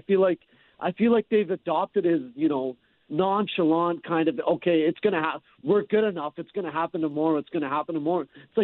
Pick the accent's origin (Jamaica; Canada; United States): Canada; Calgary, Alberta; We're both from Calgary. We're both diehard Jays fans.